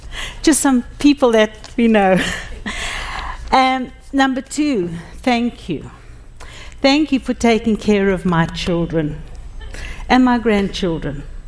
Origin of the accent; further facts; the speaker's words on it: South Africa; I grew up in South Africa, and I grew up in a fishing village called Cork Bay. Three houses down from where our home was, there was the sea.